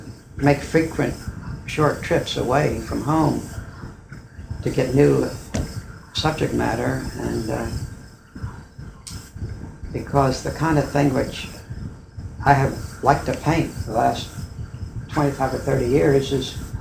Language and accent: English; Swarthmore, Pennsylvania, United States; from the time I was six, I grew up in Swarthmore, Pennsylvania.